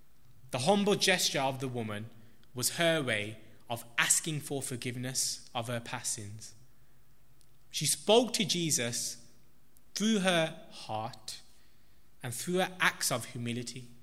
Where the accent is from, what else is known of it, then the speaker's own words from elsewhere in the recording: Handsworth, West Midlands, United Kingdom; For those who don't know, I was born and I grew up in Handsworth